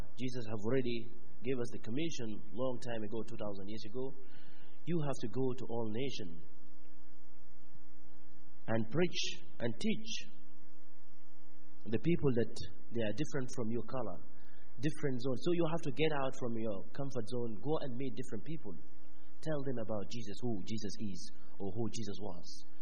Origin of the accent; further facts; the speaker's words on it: South Sudan; something from zero with the people in Southern Sudan, especially in Abukaya or in Berji. This is where my hometown is.